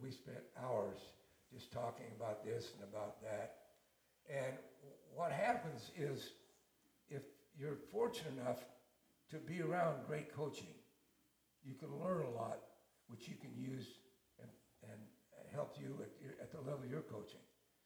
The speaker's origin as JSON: {"language": "English", "town": "Knoxville", "region": "Iowa", "country": "United States", "tie": "born or raised there", "said": "in between my hometown at Knoxville."}